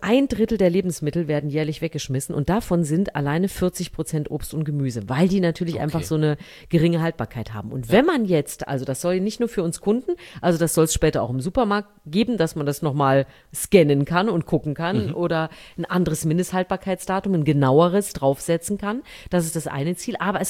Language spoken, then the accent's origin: German; Thuringia, Germany; Aber ich bin ja in Thüringen erstmal aufgewachsen und dann war das ja wirklich so, es gab sehr wenig Aufkleber in der DDR